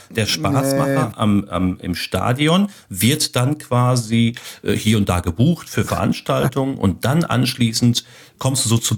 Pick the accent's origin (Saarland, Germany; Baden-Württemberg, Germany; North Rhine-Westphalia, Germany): North Rhine-Westphalia, Germany; da bin ich aus dem Ruhrgebiet